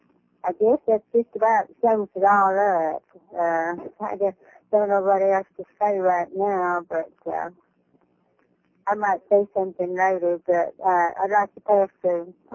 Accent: Strawberry Plains, Tennessee, United States; from Strawberry Plains, Tennessee.

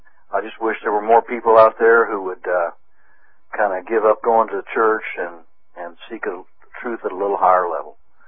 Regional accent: Kansas, United States; I'm from Kansas.

